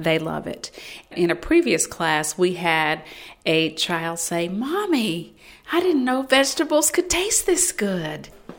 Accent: Bluefield, West Virginia, United States; now in Atlanta, United States; I am originally from Bluefield, West Virginia. That's Mercer County.

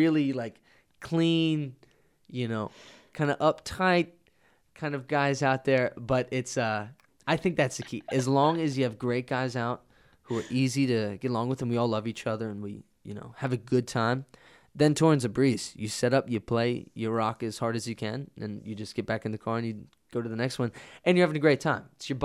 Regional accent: West Virginia, United States; I love saying I'm from West Virginia because it's, there's not many people out touring, I guess, compared to other states, as West Virginia.

